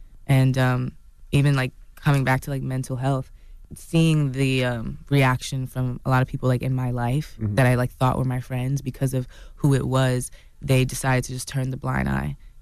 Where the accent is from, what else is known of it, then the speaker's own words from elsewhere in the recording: Jamaica; I'm Jamaican